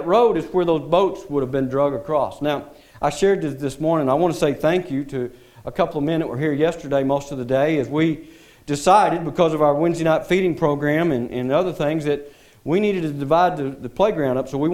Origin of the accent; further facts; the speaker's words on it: Bales, Texas, United States; We're from Bales, Texas.